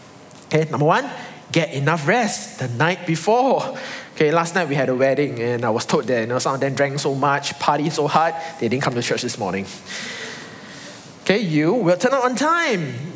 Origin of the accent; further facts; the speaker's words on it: Singapore; I simply cannot escape my upbringing and training as a Singaporean.